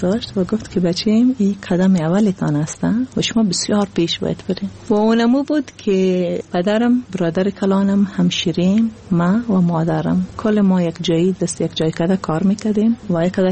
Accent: Afghanistan; moved away; بعد از افغانستان آمدیم.

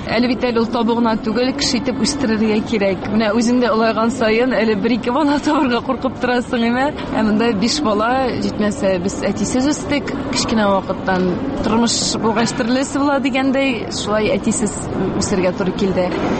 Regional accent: Udomlya, Tver Oblast, Russia; born there; Әйе, Тивер өлкәсенең Удомль шәһәрендә тудык.

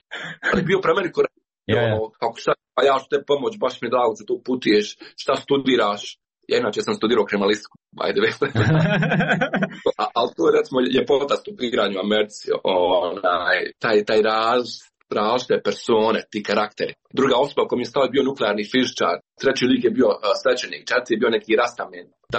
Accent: Bosnia & Herzegovina; ja sam iz Bosne i Hercegovine

